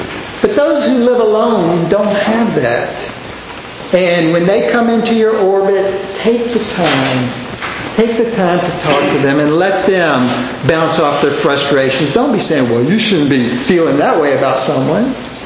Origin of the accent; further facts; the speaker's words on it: Richmond, Virginia, United States; I grew up in the East End of Richmond without much money, so I tend to be super frugal.